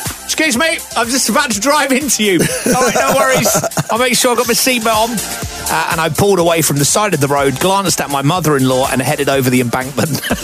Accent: Barnet, London, United Kingdom; accent: Essex; Yeah, I'm from where he's from, just outside Barnet. So he's, I sound a bit Essex.

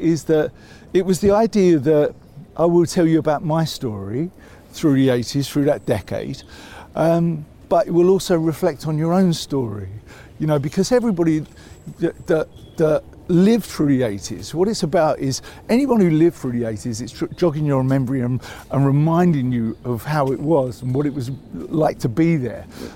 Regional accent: Islington, London, United Kingdom; when I say I grew up in North London, I grew up in Islington. But Islington, a very different place to how it was nowadays.

